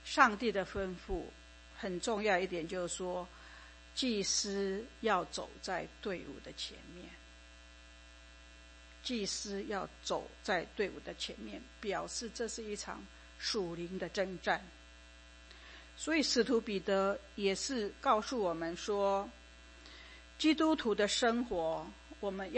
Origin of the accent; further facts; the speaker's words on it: Taiwan; born there; 像我以前出生在台湾，我们家的人也是从商的